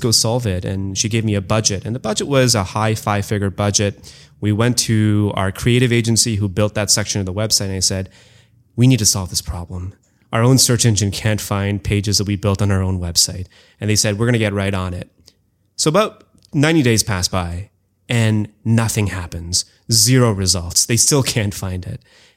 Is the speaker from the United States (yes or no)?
no; India; also born or lived in Canada / Calcutta / Delhi / Bombay; So most of my life, I grew up in India, mm-hmm. and I spent about ages 1 through 4 in Canada. I went back to India and kind of did sort of the baseball diamond of India in terms of growing up in Calcutta, Delhi, Bombay, and Bangalore.